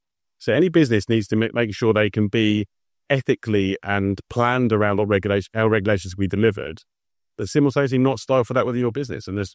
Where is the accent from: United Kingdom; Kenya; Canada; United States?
United Kingdom; Wembley, London; I'm mixed race. I grew up in Wembley.